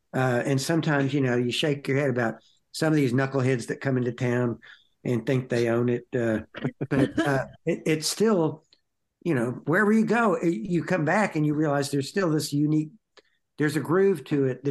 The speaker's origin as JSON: {"language": "English", "town": "Fort Worth", "region": "Texas", "country": "United States", "tie": "born or raised there", "said": "I'd known about him growing up in Fort Worth. I grew up in Fort Worth."}